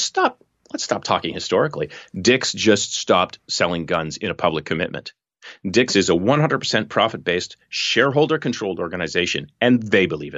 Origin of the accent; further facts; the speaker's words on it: Canada; As a Canadian